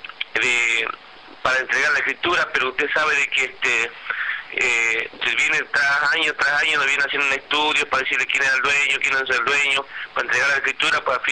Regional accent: Argentina; Yo soy un argentino, soy padre de familia

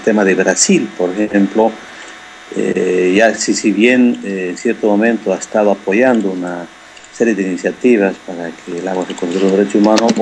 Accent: Ecuador

